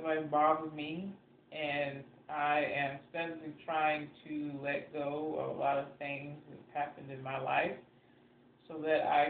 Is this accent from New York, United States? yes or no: no; Longfield, Virginia, United States; I grew up in Longfield, Virginia for the first three or four years of my life.